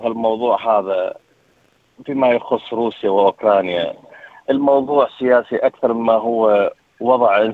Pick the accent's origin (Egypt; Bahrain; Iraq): Iraq; now in Australia; إحنا كعراقيين